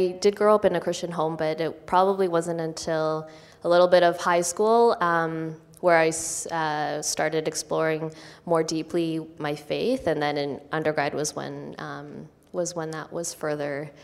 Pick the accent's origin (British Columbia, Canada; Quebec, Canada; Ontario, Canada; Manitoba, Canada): Ontario, Canada; London; now in Hamilton, Canada; So we've been attending Houston for 2 years, and we came from London, Ontario. That's where we did our studies